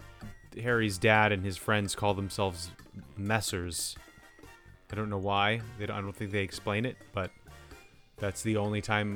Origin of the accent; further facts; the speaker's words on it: England, United Kingdom; and we're just saying messers because we're English.